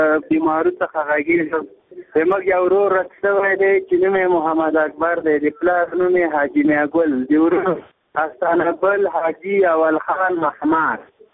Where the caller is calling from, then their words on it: Zabul, Afghanistan; د زابل ولایت اوسیدونکی یم.